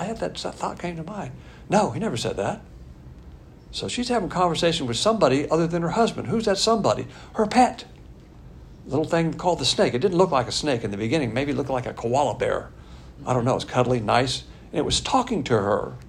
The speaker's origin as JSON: {"language": "English", "region": "the South", "country": "United States", "said": "I know I'm from the South, but I talk so fast sometimes when I get excited."}